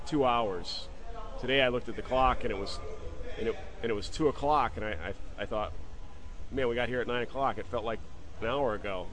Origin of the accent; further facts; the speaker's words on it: Boynton Beach, Florida, United States; I'm from Boynton Beach, Florida.